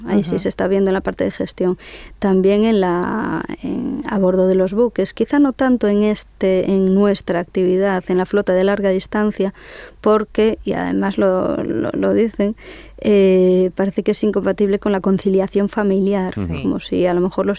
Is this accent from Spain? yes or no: yes; Galicia, Spain; Pues digamos que es el que nos vio nacer, uh-huh. allí pegado al pueblo, y luego ya nos fuimos extendiendo